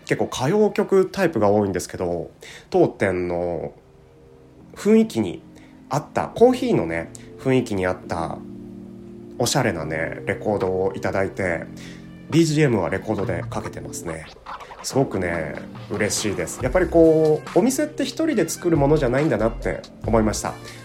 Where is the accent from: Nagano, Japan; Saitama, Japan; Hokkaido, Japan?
Nagano, Japan; Azumino; 僕ここで生まれてここで育っているんですけど